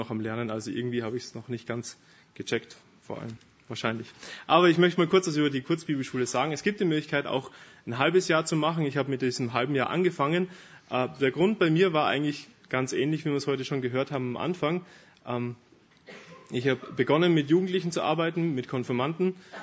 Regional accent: Austria; now in Germany; ich bin in christlichen Elternhaus aufgewachsen, mein Vater ist Pfarrer in Österreich. Ich bin auch Österreicher, der Bekannte ist nebenan, ich bin der unbekannte Österreicher. Bin dann nach Deutschland gekommen

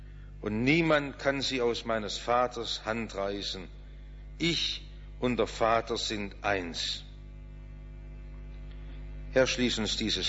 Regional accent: Baden-Württemberg, Germany; mit ein bisschen Stolz als Schwabe dran zurück

